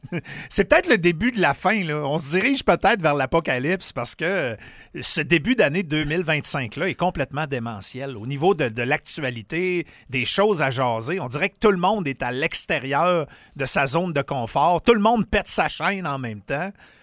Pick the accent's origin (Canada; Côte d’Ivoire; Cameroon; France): Canada; Quebec; Je viens du Saguenay, je ne traite pas ses